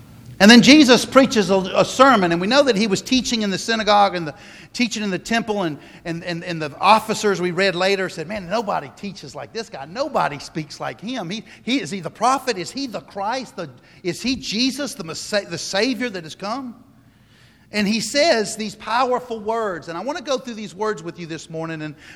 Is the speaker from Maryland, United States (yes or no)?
no; South Carolina, United States; And I say that because I grew up in South Carolina where there's a bunch of Davids.